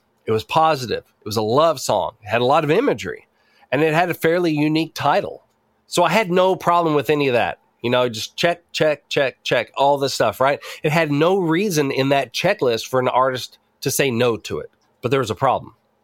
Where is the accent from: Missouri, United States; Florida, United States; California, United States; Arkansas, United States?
Arkansas, United States; Batesville; if you grew up where I grew up in Batesville, Arkansas, the going was the only place to go.